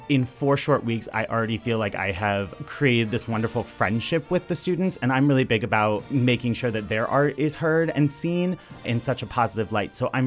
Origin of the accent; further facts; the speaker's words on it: St. Louis, Missouri, United States; also born or lived in Lakeland, United States; I'm originally from St. Louis, and then I've moved around a lot, though, which is a good question.